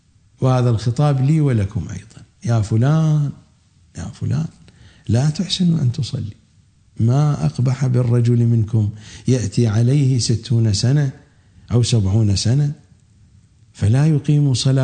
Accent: Iraq; accent: Iraqi; كما نقول نحن في لهجتنا العراقية، ما يخالف

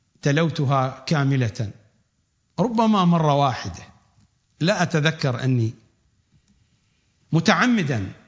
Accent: Iraq; وحتى عندنا في العراق في بعض المناطق

